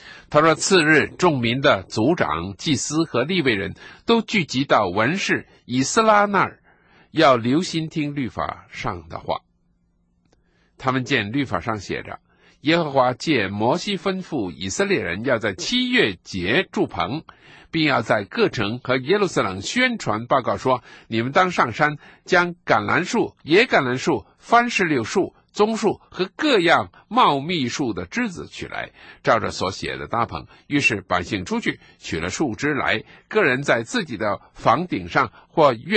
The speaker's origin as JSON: {"language": "Chinese", "country": "China", "said": "我们中国人"}